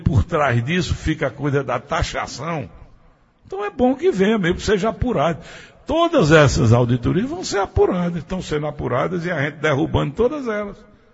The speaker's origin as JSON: {"language": "Portuguese", "town": "Afogado", "region": "Pernambuco", "country": "Brazil", "tie": "born or raised there", "said": "Todo mundo me conhece em Afogado, sabe onde eu nasci, sabe como eu me criei"}